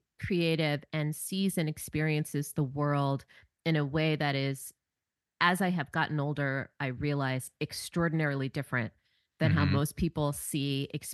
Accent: New York City, New York, United States; So I grew up on Riverside and 162nd Street, which is North Harlem or Washington Heights, depending on who you ask.

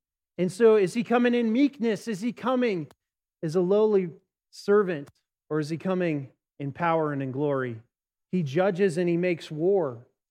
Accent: Casper, Wyoming, United States; When I was growing up in Casper, we had to walk kind of at an angle into the wind

